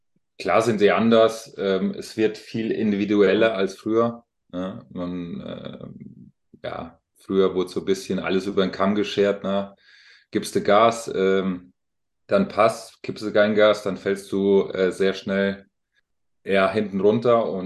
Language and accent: German; Alzenau, Bavaria, Germany; born there; Ist Unterfranken, ja.